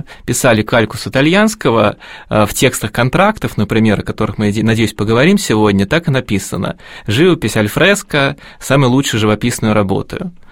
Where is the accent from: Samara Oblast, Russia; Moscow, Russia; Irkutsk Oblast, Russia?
Moscow, Russia; потому что я сам москвич